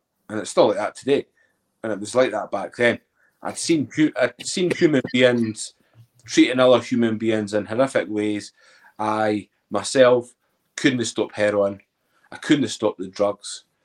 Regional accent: Edinburgh, Scotland, United Kingdom; accent: Scottish; Yeah, so I'm from Edinburgh. You can probably tell by the Scottish accent.

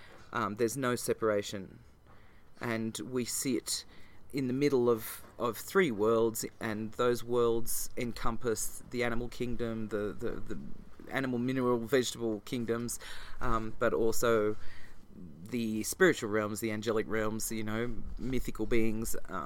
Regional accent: Australia; I'm a mongrel from half a dozen different cultures and ended up with my family in Australia

